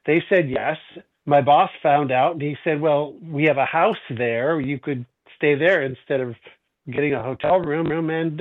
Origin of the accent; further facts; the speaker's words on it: Saskatchewan, Canada; born there; I was born in Saskatchewan, Canada, and I was 10 years old when John Paul II was elected to the papacy.